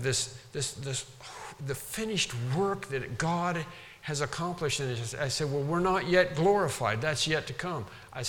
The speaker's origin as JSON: {"language": "English", "country": "United States", "said": "I'm still an American. I'm still a male. I still speak English."}